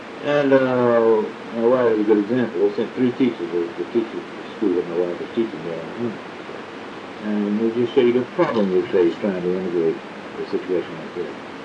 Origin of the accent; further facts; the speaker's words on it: Carterville, Georgia, United States; I came from Carterville, Georgia. I thought about Carterville, Georgia, come to Lineville, and I was a whole lot better than Carterville.